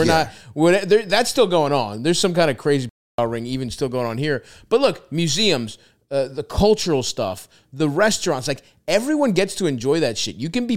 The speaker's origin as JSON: {"language": "English", "town": "Baltimore", "region": "Maryland", "country": "United States", "tie": "born or raised there", "said": "But like, I grew up in Baltimore. I like living somewhere."}